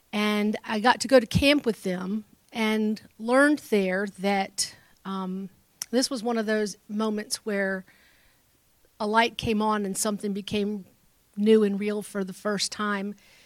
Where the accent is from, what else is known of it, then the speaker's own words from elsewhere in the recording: Virginia, United States; also born or lived in Oklahoma; I was born in Oklahoma, but I'm a Virginia girl. I was born there because my dad was in the military, and then within a year, we were back here in Virginia, and I lived in several places around the state.